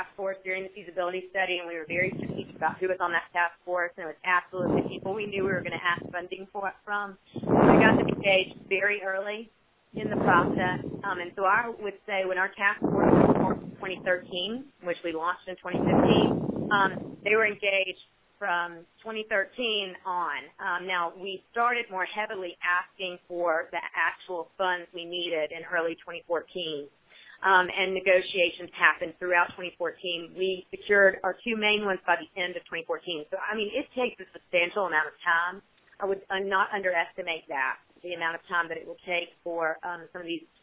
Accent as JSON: {"language": "English", "town": "Birmingham", "region": "Alabama", "country": "United States", "said": "Yeah, I'm from Birmingham."}